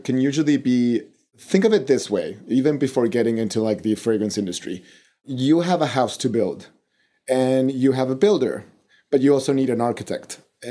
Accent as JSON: {"language": "English", "region": "Mexico City", "country": "Mexico", "second_language": "English", "said": "we're both from Mexico City. We both are, even he is actually of French origin. I am not."}